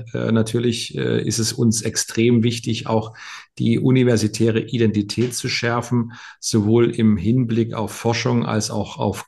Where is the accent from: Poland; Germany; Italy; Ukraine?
Germany; Dresden, Saxony; Diese Stadt ist nicht nur meine Heimatstadt